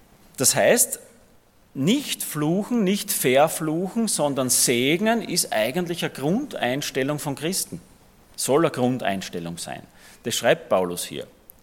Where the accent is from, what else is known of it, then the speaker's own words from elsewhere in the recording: Austria; das ist eh bei uns in Österreich gang und gäbe.